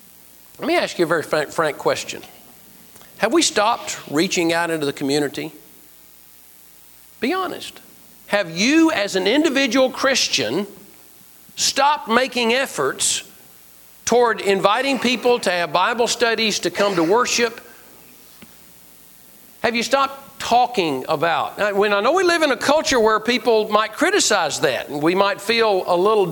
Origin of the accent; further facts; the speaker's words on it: Columbus, Mississippi, United States; I grew up in Columbus, Mississippi.